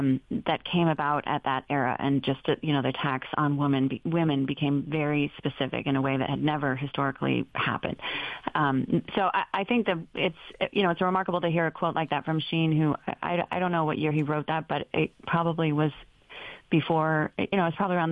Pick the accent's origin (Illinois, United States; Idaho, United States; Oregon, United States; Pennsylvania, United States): Oregon, United States; And I grew up actually in Oregon, which is the, you know, least church state in the Union.